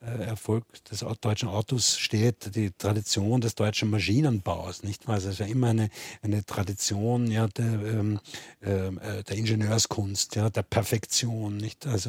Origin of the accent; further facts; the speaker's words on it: Austria; ja, als Österreicher mit einem ganzen Haufen deutscher Touristen